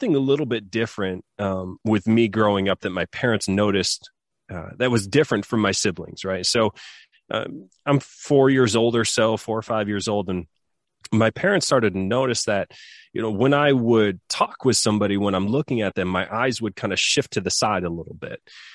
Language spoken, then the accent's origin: English; Michigan, United States; I was born on in a small rural town in Southwest Michigan. I grew up in Michigan in the U.S. and grew up on a farm